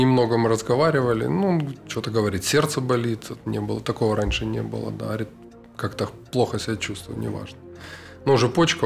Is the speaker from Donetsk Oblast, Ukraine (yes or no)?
no; Kharkiv, Kharkiv Oblast, Ukraine; Ну, я как харьковчанин, ну, который занимаюсь в Харькове только меценатством уже на протяжении там 20 лет